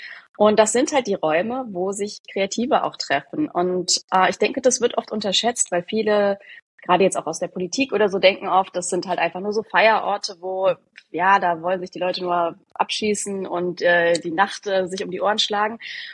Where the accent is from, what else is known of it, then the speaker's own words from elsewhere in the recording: Berlin, Germany; Also erstmal, ich bin Berlinerin, ne, in Berlin geboren und aufgewachsen. Gibt's ja jetzt auch nicht mehr so häufig, dass die noch hier sind. Und ich bin übrigens auch geboren am 9.11.89, also am Tag des Mauerfalls in Berlin.